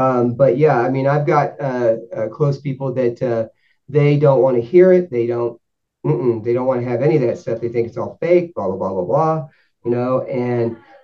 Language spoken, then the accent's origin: English; Lubbock, Texas, United States; You know, I'm from Lubbock, Texas. This is dust.